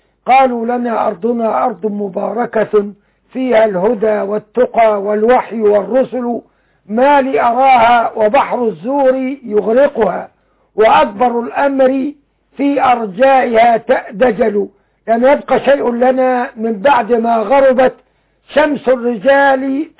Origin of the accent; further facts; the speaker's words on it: Beni Suef Governorate, Egypt; سيدنا واحد متقدم للانتخابات على صفوف بعض الجهات الإسلامية عندنا في بني سويف